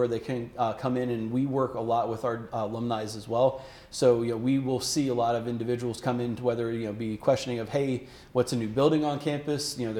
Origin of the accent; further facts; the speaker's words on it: Schuylkill Haven, Pennsylvania, United States; Originally from Eastern Pennsylvania, I grew up in a small coal town called Schuylkill Haven, Pennsylvania, just outside of Pottsville, Pennsylvania, where they brew Yuengling beer.